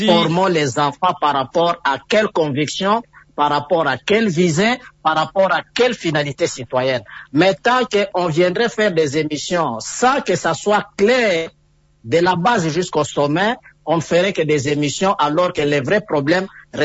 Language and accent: French; DR Congo; chez nous, en République démocratique du Congo